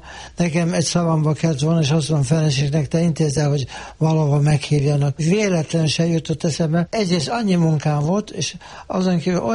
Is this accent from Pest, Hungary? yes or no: no; Tokaj, Borsod-Abaúj-Zemplén, Hungary; Muzsikus családból születtem. Tokajban édesapám igazgató tanító volt. Nagyon jó muzsikus. Édesanyám olasz származása volt, és nagyon jó zongorázott.